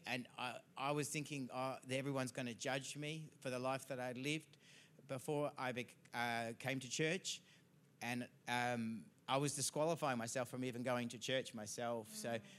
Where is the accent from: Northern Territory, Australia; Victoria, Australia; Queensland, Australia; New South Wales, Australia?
Victoria, Australia; Mitcham; I grew up in Mitcham, and I was renting with my cousin in Box Hill North.